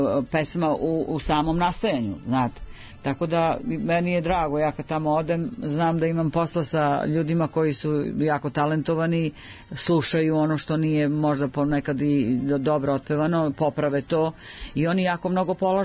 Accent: Kučevo, Southern and Eastern Serbia, Serbia; ja sam, pošto sam iz Kučeva

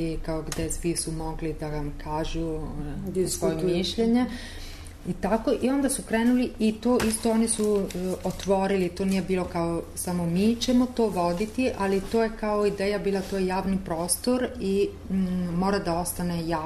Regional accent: Italy; Serbian is a second language; iz Italije sam i sam performing artist.

